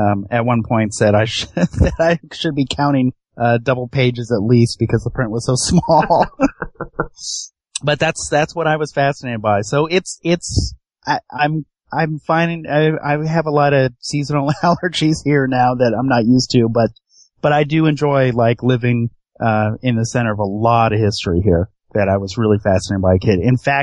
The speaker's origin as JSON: {"language": "English", "region": "West Coast", "country": "United States", "tie": "born or raised there", "said": "For me, I grew up on the West Coast"}